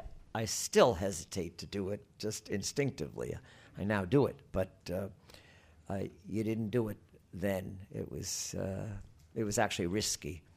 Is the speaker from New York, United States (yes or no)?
yes; New York, United States; I've lived all my life in an area bounded by 96th on the north, 84th on the south. About a three-block piece from Lexington Avenue to Madison Avenue